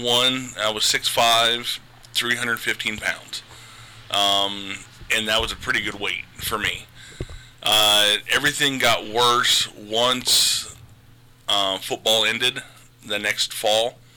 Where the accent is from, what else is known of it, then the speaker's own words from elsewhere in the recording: Marion, Ohio, United States; Born and raised in Marion. I've lived in the same house I grew up in.